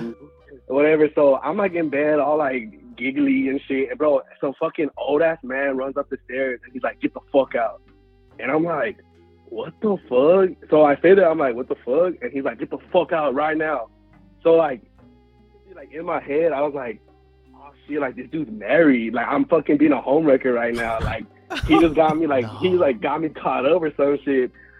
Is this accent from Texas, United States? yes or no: yes; Houston, Texas, United States; And I'm from Houston. So, like, Houston's so big where, like, you would drive, like, a whole hour 15 across town, and you're, like, still in Houston, you know?